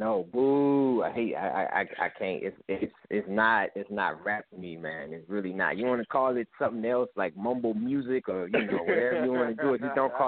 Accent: Cleveland, Ohio, United States; Well, I'm from Cleveland, Ohio.

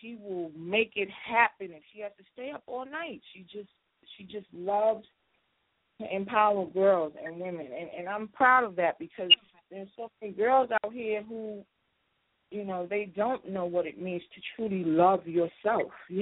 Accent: Bronx, New York, United States; I grew up in the Bronx, and so when I think about where I came from and where my child is, it's unbelievable because you don't hear about a lot of people leaving the Bronx

